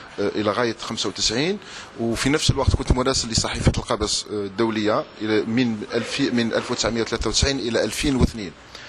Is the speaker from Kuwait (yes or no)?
no; Djendel, Aïn Defla Province, Algeria; born there; من مواليد 67 في بلدية جندل بولاية عين دفلا